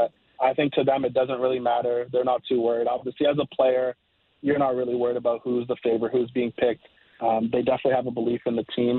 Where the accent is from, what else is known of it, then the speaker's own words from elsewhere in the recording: Canada; Well, obviously growing up in Canada